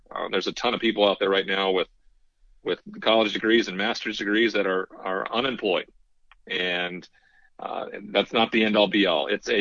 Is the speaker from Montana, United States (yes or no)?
yes; Great Falls, Montana, United States; it took the sheriff's department of my hometown in Great Falls to come and save my life.